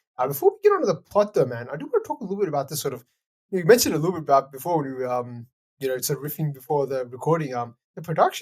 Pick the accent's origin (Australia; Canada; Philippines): Australia; this is not an experience that we can make yeah. growing up in Australia.